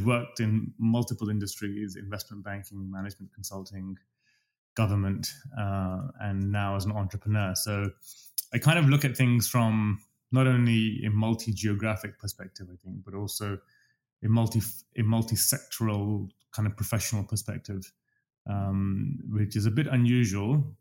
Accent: London, United Kingdom; accent: English; moved away as an adult; also born or lived in Dubai; now in Toronto, Canada; I think I'm British. I speak English with an English accent, as I keep reminding everybody. I've spent most of my life in London. My undergraduate, my PhD, my first few jobs were all in London.

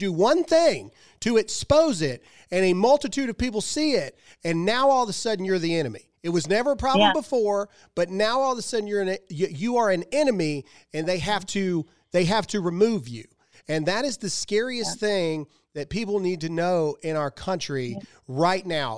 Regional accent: United States; And I, for one, as an American, I apologize to you and your family

